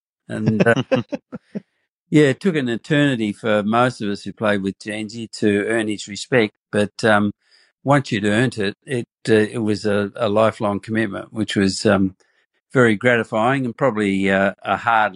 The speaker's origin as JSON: {"language": "English", "town": "Yea", "region": "Victoria", "country": "Australia", "said": "Yeah, I came from Yay in the northeast. I went to Scotch at boarding school"}